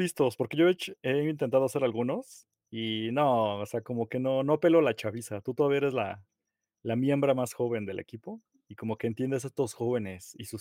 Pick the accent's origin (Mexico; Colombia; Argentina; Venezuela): Mexico; a pesar de que somos de México